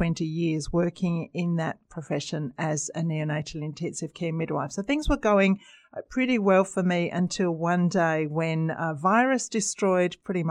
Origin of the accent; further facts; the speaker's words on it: London, United Kingdom; So I left school, began my nurse training. I'm from London.